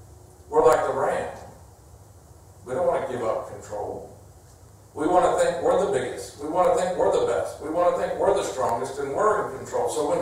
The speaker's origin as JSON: {"language": "English", "region": "Texas", "country": "United States", "tie": "born or raised there", "said": "We used to have border collies when I was growing up in Texas."}